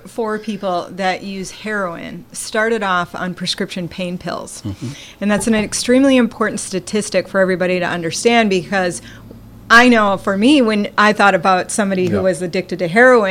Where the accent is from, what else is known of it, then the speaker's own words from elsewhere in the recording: Montevideo, Minnesota, United States; From Montevideo, born and raised